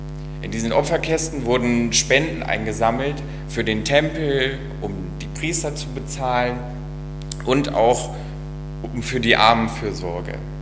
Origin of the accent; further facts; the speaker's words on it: Villingen-Schwenningen, Baden-Württemberg, Germany; Ich komme eigentlich aus dem Schwarzwald, aus Villingen-Schwenningen und kenne Hessen kaum.